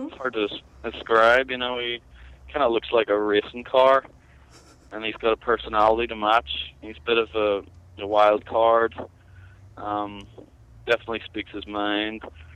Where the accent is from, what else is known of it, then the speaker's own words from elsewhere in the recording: Belfast, Northern Ireland, United Kingdom; he heard I was from Belfast